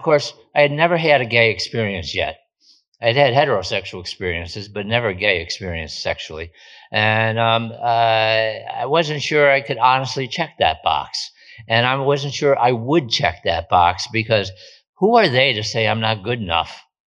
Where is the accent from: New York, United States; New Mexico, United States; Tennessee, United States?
New York, United States; Troy; I'm from Troy, New York, a number of generations from Troy, New York.